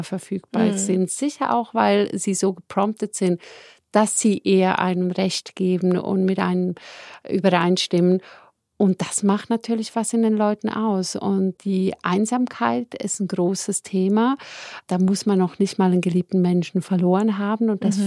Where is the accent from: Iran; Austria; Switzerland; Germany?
Switzerland; Bei uns in der Schweiz, ganz banal, sehe ich die Sprachhürde.